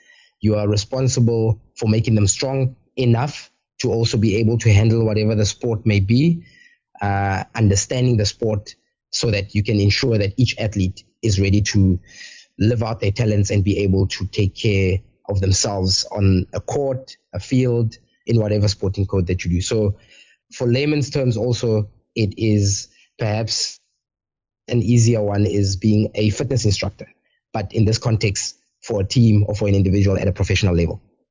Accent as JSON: {"language": "English", "country": "South Africa", "said": "this had been a dream since I was 9 years old, as most South African rugby players have the ambition and the desire to represent the country at some stage."}